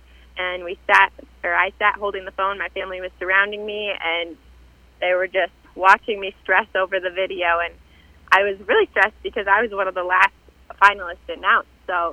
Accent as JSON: {"language": "English", "town": "Pine Island", "region": "Minnesota", "country": "United States", "tie": "born or raised there", "said": "I grew up in just outside Pine Island, Minnesota, on my family's dairy farm."}